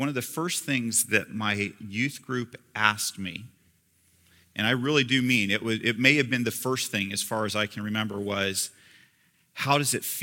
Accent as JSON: {"language": "English", "country": "United States", "said": "in New Zealand terms, I'm an American"}